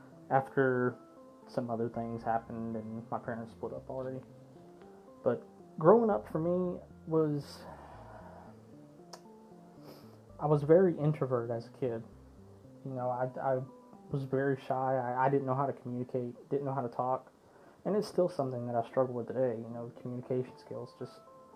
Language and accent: English; Panama City, Florida, United States; I'm 28 years old. I grew up in Panama City, Florida. I was born and raised there.